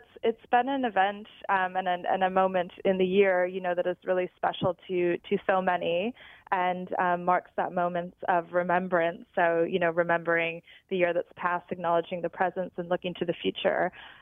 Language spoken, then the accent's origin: English; Detroit, Michigan, United States; now in New Zealand; No, I'm not. I'm from Detroit, Michigan.